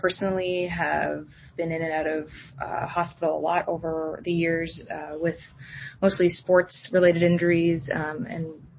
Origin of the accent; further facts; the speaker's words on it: Canada; So that's always been a hard thing to sort of swallow as a Canadian